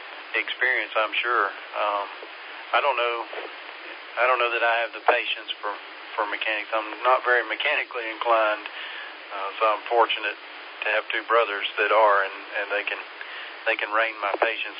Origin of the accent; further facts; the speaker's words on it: Landrum, South Carolina, United States; I'm in Taylor's, so I live in Taylor's now, but I grew up really in Landrum.